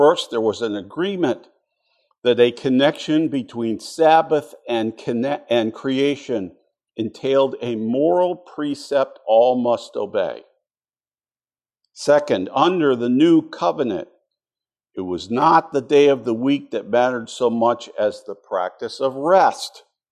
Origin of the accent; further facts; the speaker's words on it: Michigan, United States; also born or lived in Pennsylvania; I was born in Pennsylvania, and I remember my parents talking about blue laws. I grew up mostly in Michigan, no such thing.